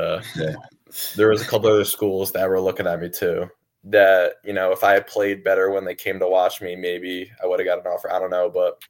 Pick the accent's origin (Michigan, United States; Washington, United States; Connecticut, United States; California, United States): Connecticut, United States; Connecticut is not the best. I mean, yeah, I'm not going to knock that. But, I mean, we got some hoopers